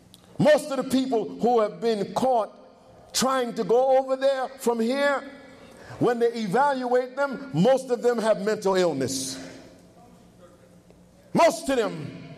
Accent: Brooklyn, New York, United States; I'm from Brooklyn, maybe, you know, just because I'm not from the region, I can't really get it.

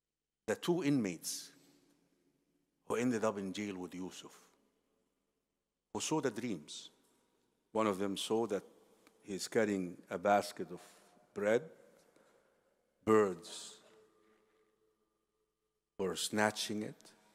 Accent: Egypt; English is a second language; moved away as an adult; also born or lived in United States; I come from Egypt, from a farm area. My family are farmers. The highest, most advanced form of transportation in my village is donkey.

